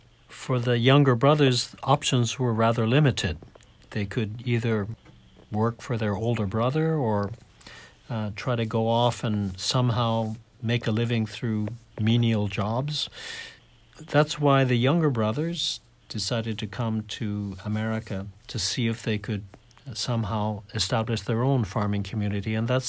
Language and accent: English; Morro Bay, California, United States; growing up in Morro Bay, which at that time was very wild in terms of nature. The mountains were undeveloped. The rivers were flowing, and our particular farm flowed directly out into the sea.